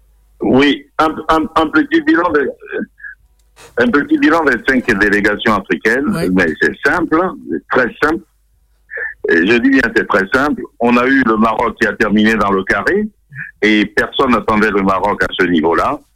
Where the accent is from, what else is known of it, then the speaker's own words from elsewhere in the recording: Lannion, Brittany, France; quand j'étais jeune à Lannion